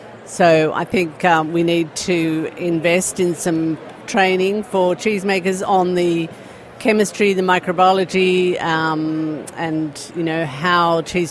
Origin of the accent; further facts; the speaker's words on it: South East England, United Kingdom; from Hampshire in England